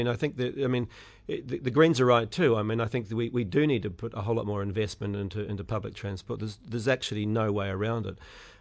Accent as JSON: {"language": "English", "region": "Auckland", "country": "New Zealand", "tie": "born or raised there", "said": "Well, look, I grew up in Auckland, and I've lived in central Auckland. We've kept a house there."}